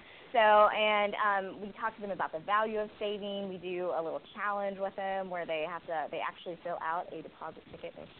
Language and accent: English; West Virginia, United States; I am from West Virginia, and I still live in West Virginia, but obviously I've always lived right next door to Ohio, so a neighboring state.